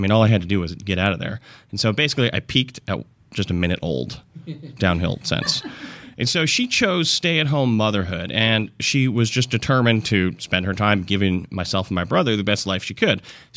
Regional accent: Albany, New York, United States; moved away as an adult; now in Los Angeles, United States; I escaped my hometown of Albany, New York, basically just for the good times and good weather of Los Angeles.

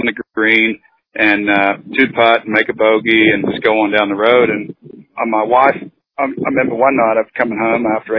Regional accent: Wagga Wagga, New South Wales, Australia; because I'm from Australia and Wagga Wagga.

